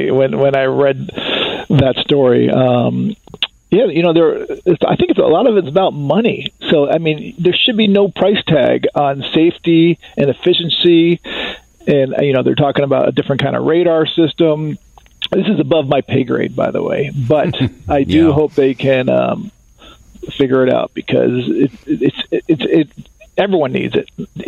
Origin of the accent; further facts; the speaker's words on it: Chicago, Illinois, United States; Well, from Maui, I'm from Chicago, it's probably maybe $300.